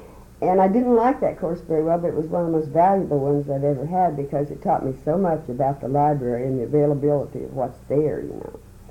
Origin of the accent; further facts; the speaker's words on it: Indiana, United States; I came from Indiana, okay, and I was born a preacher's daughter